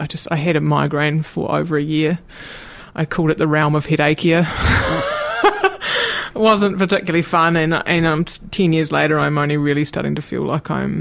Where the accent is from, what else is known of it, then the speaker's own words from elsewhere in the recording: Waitati, Otago, New Zealand; I grew up out in Waitati here in Dunedin. I actually still currently live there now with my long-suffering parents